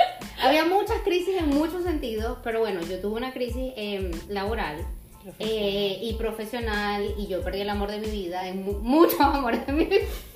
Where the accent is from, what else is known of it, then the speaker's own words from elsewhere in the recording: Venezuela; moved away; yo vengo de Venezuela